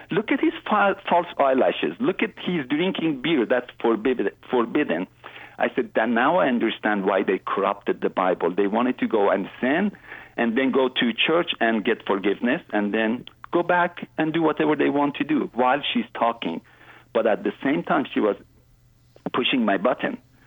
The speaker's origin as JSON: {"language": "English", "country": "Iran", "said": "I am from Iran. I'm a Muslim."}